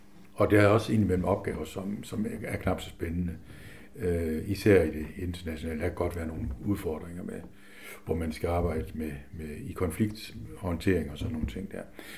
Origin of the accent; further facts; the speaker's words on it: Løsning, Region of Southern Denmark, Denmark; Så på en måde kan man sige, at jeg kommer nok mest fra Løsning, men er ikke født der, og heller ikke opvokset der hele tiden.